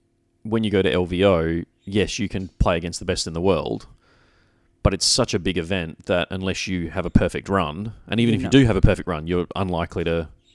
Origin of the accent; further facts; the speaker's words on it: Australia; As an Aussie...